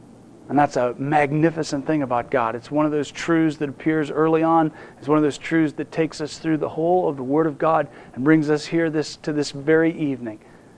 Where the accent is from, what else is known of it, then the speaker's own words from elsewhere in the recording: United States; makes me glad I'm an American